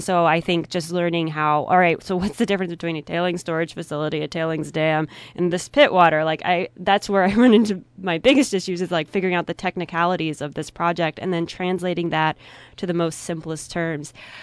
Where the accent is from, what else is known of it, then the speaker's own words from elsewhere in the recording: the South, United States; I grew up in the East Coast, near the East Coast in the South, and we've had mining.